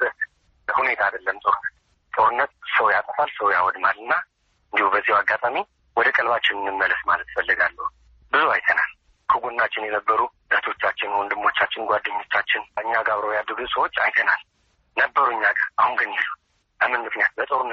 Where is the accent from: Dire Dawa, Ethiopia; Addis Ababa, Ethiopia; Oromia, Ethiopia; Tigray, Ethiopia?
Tigray, Ethiopia; እኛ ከምዕራብ ትግራይ ነን ተፈናቅለን የመጣ ነው።